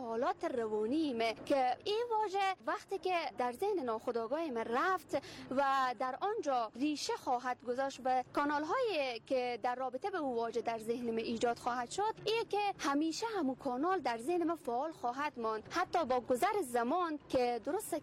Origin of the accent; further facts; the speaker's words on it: Afghanistan; first language Dari; زبان مادری ما است که زبان دری است و یکی که زبان انگلیسی و در زبان پشتو کم میفهمم و زبان ترکی هم میشه گفت که خیلی فقط میتونم روخونی کنم و بعضی واژه هایی بفهمم.